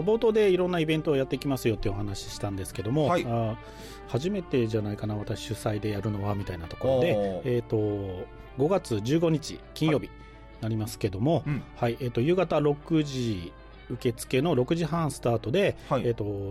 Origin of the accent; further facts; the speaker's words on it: Tarami, Nagasaki, Japan; まあ、私の生まれ育ったふるさとなんですけども、